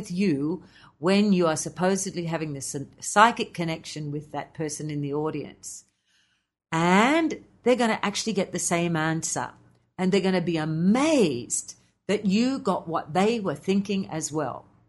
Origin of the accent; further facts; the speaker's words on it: Australia; by telling them I'm an Aussie